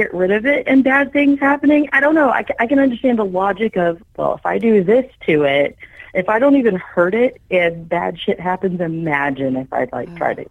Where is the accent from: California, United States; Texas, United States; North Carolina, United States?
Texas, United States; They've actually flown with it to New Jersey because we're from Texas.